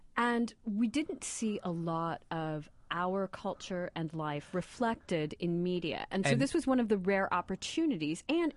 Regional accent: Indianapolis, Indiana, United States; I grew up here in Indianapolis.

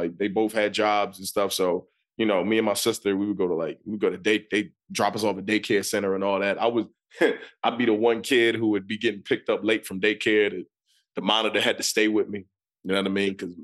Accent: Virginia, United States; I'm the same way. We're both from Virginia.

